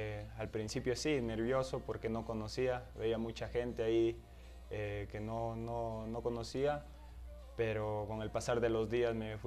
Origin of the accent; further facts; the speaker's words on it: Quito, Pichincha, Ecuador; soy de la ciudad de Quito